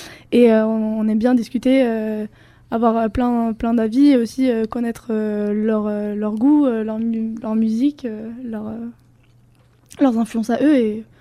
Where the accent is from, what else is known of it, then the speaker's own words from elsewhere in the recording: Spain; French is a second language; moi, je suis espagnole du coup, et c'est pour ça que je chante en espagnol. Et j'ai grandi aussi avec l'anglais. Le français, c'est venu beaucoup plus tard pour moi.